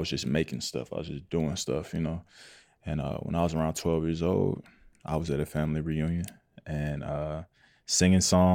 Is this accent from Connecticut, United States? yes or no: no; Atlanta, Georgia, United States; I'm from Atlanta, and that wasn't cool growing up for me.